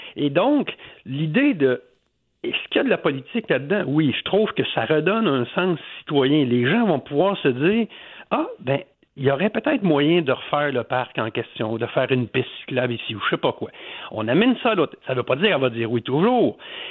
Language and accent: French; Trois-Rivières, Quebec, Canada; je suis citoyen de Trois-Rivières, mais aussi du monde